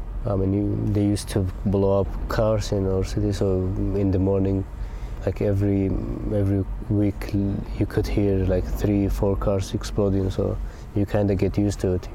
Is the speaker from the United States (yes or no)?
no; Kirkuk, Kirkuk Governorate, Iraq; English is a second language; because I grew up in Kirkuk, I told you like we kind of get used to it